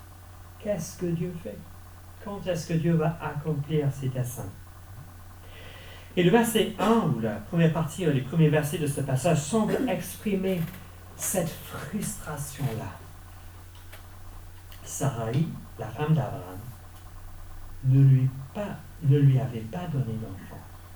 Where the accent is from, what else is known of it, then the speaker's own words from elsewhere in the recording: France; Chez nous en France, le travail peut sembler lent et certainement à contre-courant.